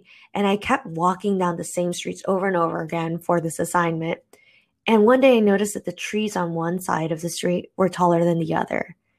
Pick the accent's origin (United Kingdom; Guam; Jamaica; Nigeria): Guam; moved away as an adult; also born or lived in Boston; now in Italy; I grew up in Guam, a little Pacific island, also a territory of the United States, and spent 14 years in Boston and recently moved to Italy 15 months ago.